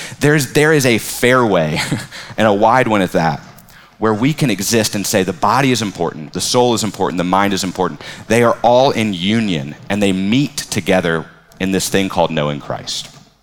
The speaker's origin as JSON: {"language": "English", "region": "West Virginia", "country": "United States", "tie": "born or raised there", "said": "I grew up in West Virginia, and there's a lot of conservative theological opinion there"}